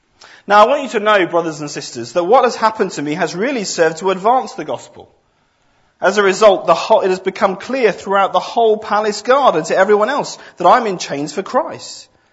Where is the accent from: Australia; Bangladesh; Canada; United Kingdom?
United Kingdom; Of course, being British, there's a large part of us that thinks this is absolutely fantastic as well